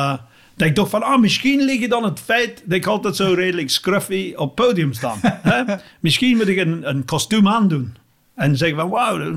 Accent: England, United Kingdom; Dutch is a second language; ik als Engelsman, sorry.

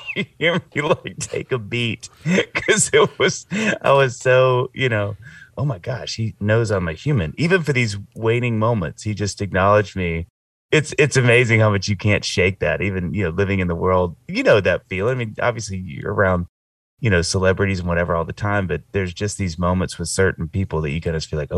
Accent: Jackson, Mississippi, United States; now in Knoxville, United States; other than like a … concert growing up in Jackson, Mississippi, we'd drive and see those.

